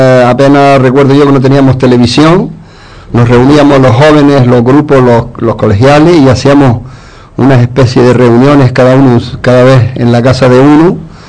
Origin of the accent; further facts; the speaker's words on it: Las Palmas de Gran Canaria, Canary Islands, Spain; San José es mi barrio, donde yo nací. Yo nací por el año 1940, ya ha llovido algo.